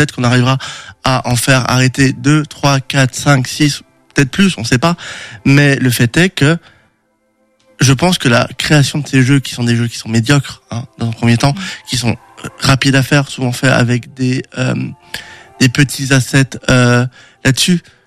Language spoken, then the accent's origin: French; France; De un, nos voix en tant que Français, déjà, sont pas très importantes pour